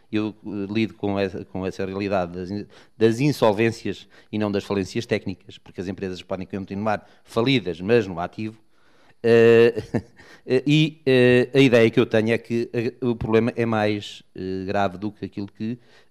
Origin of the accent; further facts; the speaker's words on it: Lagos, Algarve, Portugal; aproveitando o facto de Lagos ser uma cidade de ventos, somos do Barlamento, não é?